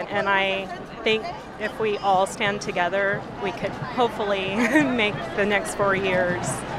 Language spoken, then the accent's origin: English; Santa Rosa, California, United States; I'm from Santa Rosa. I am a woman. I'm a black woman.